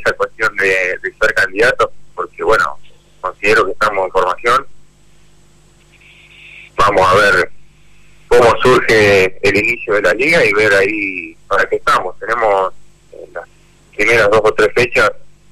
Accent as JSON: {"language": "Spanish", "town": "Carlos Tejedor", "region": "Buenos Aires Province", "country": "Argentina", "said": "soy acá de Tejedor"}